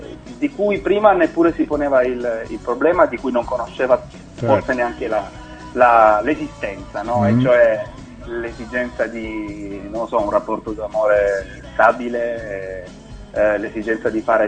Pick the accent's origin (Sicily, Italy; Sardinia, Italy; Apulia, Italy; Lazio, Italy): Apulia, Italy; Taviano; Quindi sarò stasera in Salento, a casa, a Taviano in particolare, con uno spettacolo di musica e parole